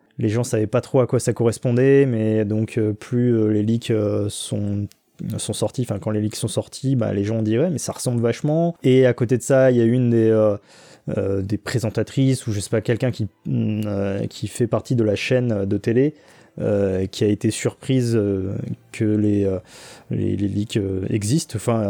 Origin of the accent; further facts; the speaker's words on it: France; les meilleures infos que je puisse avoir en tant que français, on va dire, ne parlant pas japonais.